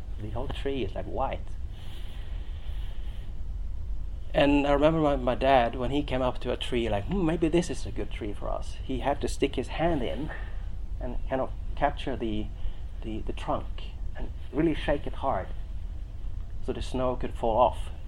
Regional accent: Norway; and I grew up in Norway. I grew up on the countryside, and my dad bought this big property with lots of forest and part of a mountain. So I grew up in the nature

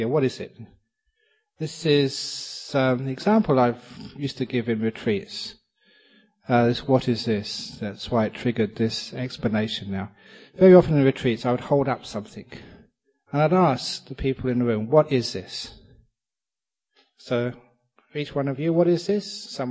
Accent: England, United Kingdom; born there; I am a monk. I was born in England. I'm 56 and a bit years old.

